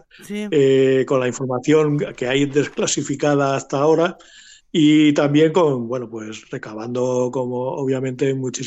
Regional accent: Melilla, Spain; born there; yo nací en Melilla, por lo tanto yo geográficamente soy africano

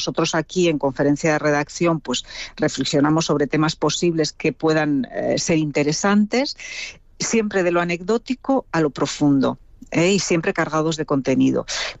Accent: Spain; yo como española, pues también he aprendido

